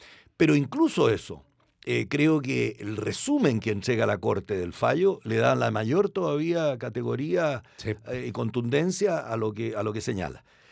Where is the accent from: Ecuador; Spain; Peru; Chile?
Chile; me deja contento como chileno